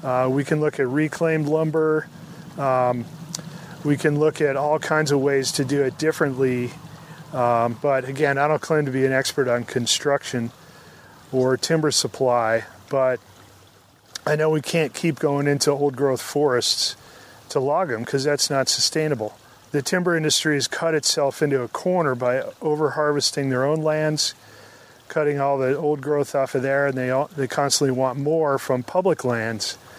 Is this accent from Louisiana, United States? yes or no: no; Connecticut, United States; I grew up in Connecticut, fairly rural setting, so I was surrounded by woods.